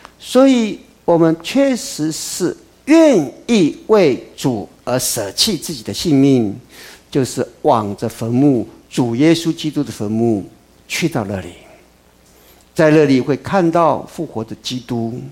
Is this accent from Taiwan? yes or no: yes; Taiwan; 以前我们小的时候在台湾都有要把一些家中不用的这些破铜烂铁